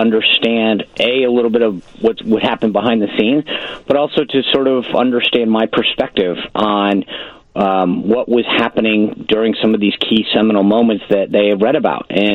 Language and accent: English; Rhode Island, United States; I grew up in Rhode Island. I was in a non-political family